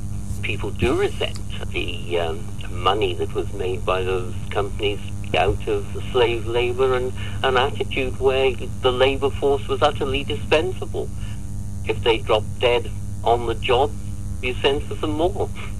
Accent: United Kingdom; names which we, as British people, we associate with the Second World War and fighter aircraft.

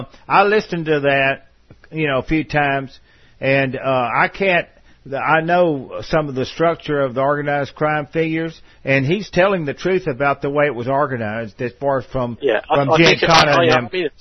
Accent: Texas, United States; And so being a Texan in Massachusetts was not much fun on that day.

